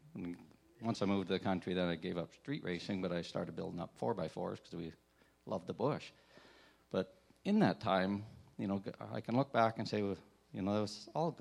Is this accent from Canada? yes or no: yes; Calgary, Alberta, Canada; But my story, I grew up in Calgary, and dysfunctional home.